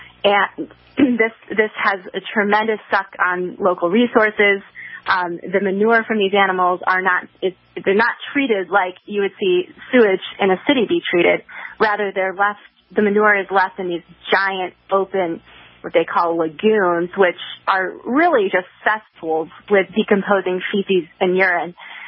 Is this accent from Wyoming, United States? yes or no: no; Michigan, United States; moved away; I grew up in Michigan, but I have since relocated to Oregon.